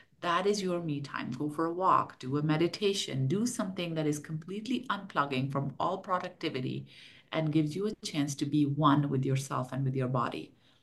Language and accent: English; Pakistan; I am originally from Pakistan, which is not far away from that part from Afghanistan.